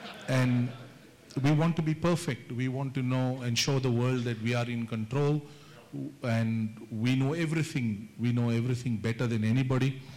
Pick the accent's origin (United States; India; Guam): India; Sorry, I'm Indian. We do funny things sometimes.